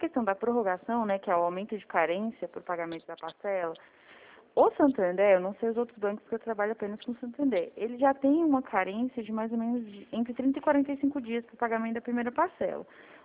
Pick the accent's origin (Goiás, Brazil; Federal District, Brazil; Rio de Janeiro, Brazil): Federal District, Brazil; Brasília; Eu sou de Brasília.